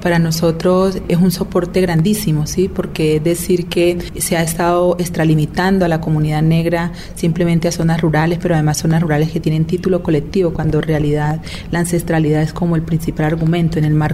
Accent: Buenaventura, Valle del Cauca, Colombia; soy de Buenaventura, pertenezco a la organización Proceso de Comunidades Negras en Colombia, en su instancia regional Palenque El Congal.

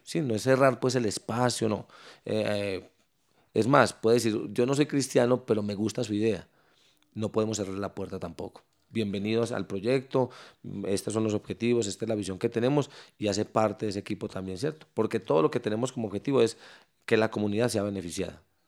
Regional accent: Medellín, Antioquia, Colombia; Mire, yo soy nacido en estos barrios. Yo soy de Manrique, precisamente el barrio Guadalupe. Crecí en un ambiente hostil totalmente.

